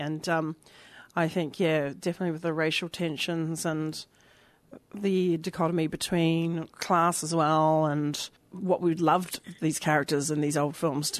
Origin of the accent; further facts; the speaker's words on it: New Zealand; I'm from New Zealand originally